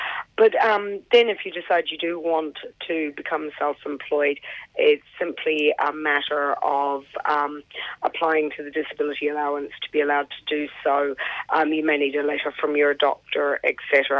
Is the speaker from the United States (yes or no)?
no; New Zealand; I'm a Kiwi